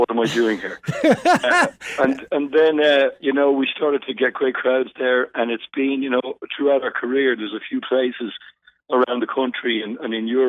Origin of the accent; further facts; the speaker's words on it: Ireland; now in United States; wasn't really playing any Irish music when I grew up in Ireland. So when I came out to the States